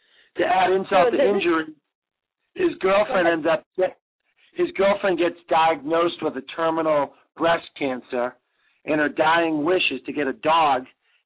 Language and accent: English; Boston, Massachusetts, United States; You know, I came from Boston. You know, I grew up with labs